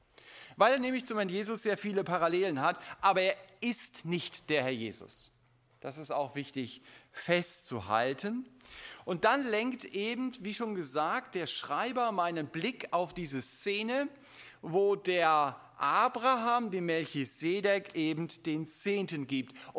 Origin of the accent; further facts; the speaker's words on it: Germany; das haben wir als Deutsche nicht so drauf